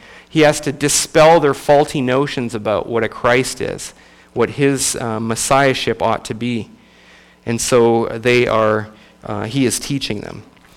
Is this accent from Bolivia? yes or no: no; Canada; moved away as an adult; also born or lived in Kentucky; now in United States; I'm originally from Canada. Spent the first 25 years of my life there, and then I moved to Kentucky, and I've been an American ever since.